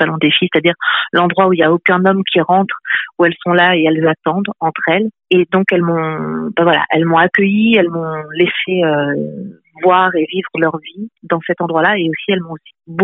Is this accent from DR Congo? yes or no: no; France; moved away as an adult; now in Belgium; Ouais, en fait, moi je suis française qui vit en Belgique depuis 24 ans, donc c'est vrai que je connais les deux pays.